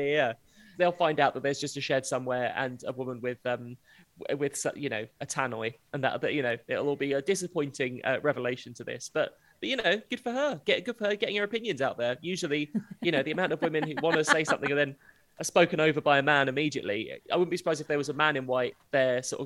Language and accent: English; United Kingdom; So this is what I love is it's in the Quantox, which being British already sounds like a swear word.